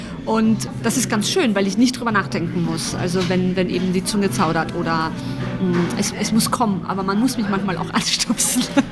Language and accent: German; Carinthia, Austria; ich bin in Südkärnten aufgewachsen